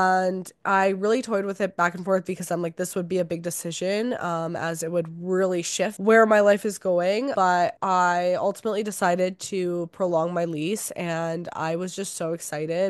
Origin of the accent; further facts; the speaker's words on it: Calgary, Alberta, Canada; I grew up in Calgary my whole entire life.